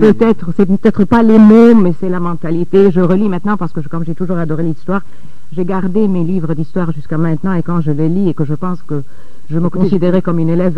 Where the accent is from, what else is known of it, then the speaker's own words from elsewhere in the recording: Cairo, Cairo Governorate, Egypt; dans laquelle j'ai passé mon enfance au Caire, en Égypte